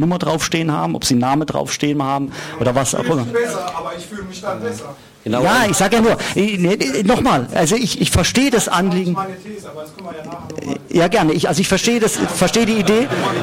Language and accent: German; Mannheim, Baden-Württemberg, Germany; Auch ich bin in Mannheim Innenstadt groß geworden, es war früher ganz anders wie jetzt.